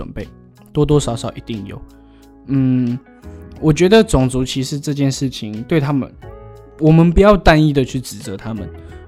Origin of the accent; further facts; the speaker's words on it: Zhongli, Taoyuan, Taiwan; 因为我是中立人，然后也看着很多我们台湾人对于在